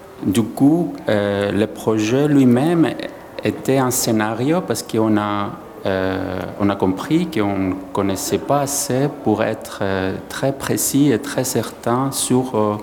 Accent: Cyprus; now in Greece; Moi, je viens de Chypre. Chypre, c'est un autre pays de Grèce.

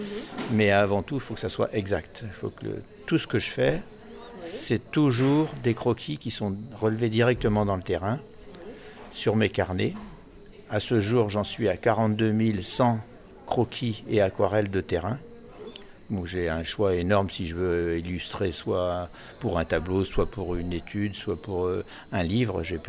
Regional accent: Centre-Val de Loire, France; born there; Je suis né en Beauce, là, ici, dans la région.

